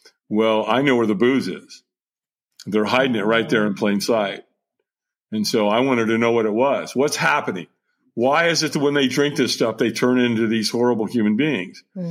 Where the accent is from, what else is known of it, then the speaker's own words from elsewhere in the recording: Long Beach, California, United States; also born or lived in Hollywood, California; And so at 5 years old, I moved from Hollywood, California to Long Beach, California.